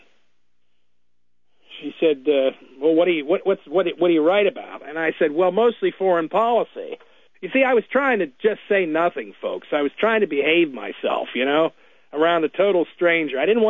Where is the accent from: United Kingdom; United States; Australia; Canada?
United States; Washington, District of Columbia; she discovered that I was from Washington, D.C., and she asked what I did.